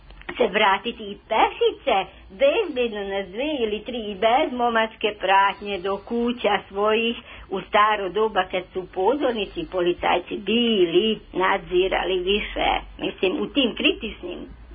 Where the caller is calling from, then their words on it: Palić, Vojvodina, Serbia; also born or lived in Subotica; pa ja sam ovdje sa Palića. Pa, znate, ja imam 66 godina, od toga sam više od pola provela u centru grada Subotice, a drugu polovinu otprilike ovdje na Paliću